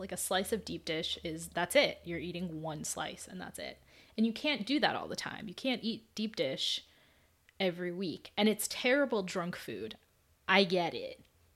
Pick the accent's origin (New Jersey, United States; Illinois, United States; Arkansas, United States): Illinois, United States; Chicago; The real hot topic debate as a Chicagoan is who has the best deep dish pizza.